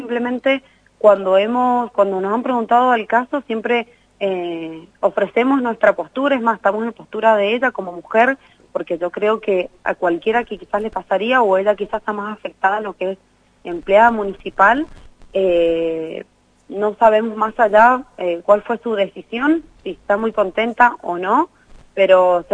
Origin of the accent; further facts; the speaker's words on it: Mendoza, Argentina; lo que estamos viviendo como pueblo, como mendocino